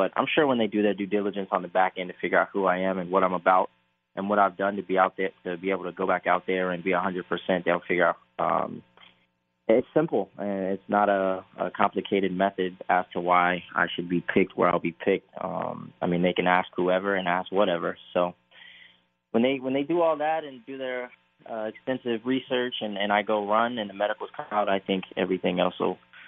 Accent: Indiana, United States; I'm only going to say the Colts here because, you know, I'm from Indiana, so Indianapolis was always big for me and where I come from.

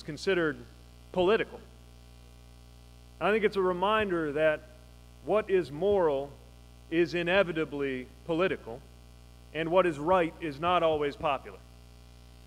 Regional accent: South Bend, Indiana, United States; My hometown, South Bend, is a city that changed its future, changed its trajectory.

